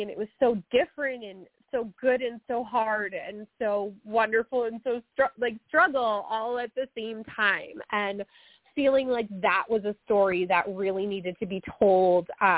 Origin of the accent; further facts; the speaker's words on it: Connecticut, United States; now in Boston, United States; I am from the Boston area, and I actually grew up in Connecticut